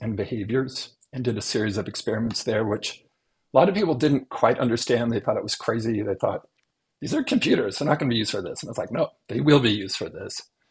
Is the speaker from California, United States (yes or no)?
yes; California, United States; So I grew up in Central California in a large, very devout Mormon family.